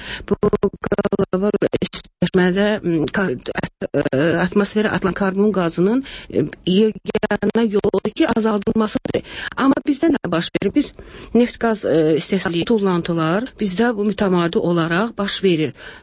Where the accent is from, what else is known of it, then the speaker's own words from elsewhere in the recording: Baku, Azerbaijan; Mən Bakıda doğulmuşam, Bakıda böyümüşəm.